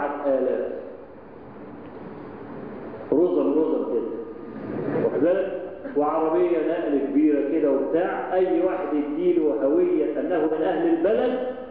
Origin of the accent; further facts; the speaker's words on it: Egypt; احنا عادتنا كمصريين